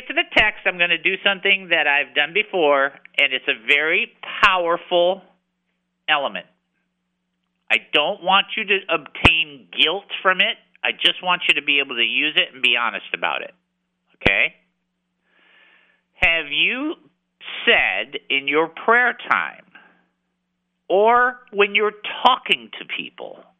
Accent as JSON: {"language": "English", "region": "Texas", "country": "United States", "said": "I'm a Texan, and believe me, the thing I'm happiest about, I'm not a Californian."}